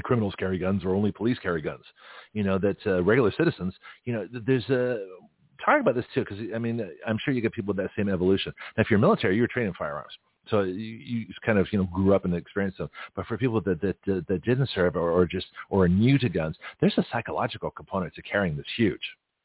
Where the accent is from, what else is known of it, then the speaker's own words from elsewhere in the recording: California, United States; I said, look, I'm new here. I'm from California.